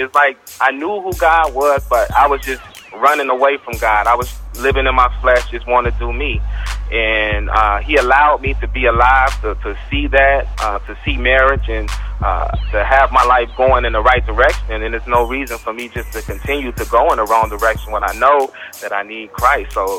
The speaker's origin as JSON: {"language": "English", "town": "Chicago", "region": "Illinois", "country": "United States", "tie": "born or raised there", "said": "But my testimony is I grew up in Chicago. I was raised by my mother."}